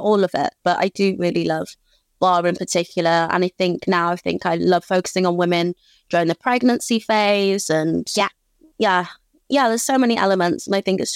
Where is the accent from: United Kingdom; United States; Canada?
United Kingdom; York, Yorkshire and the Humber; So I'm from Yorkshire, just outside of York.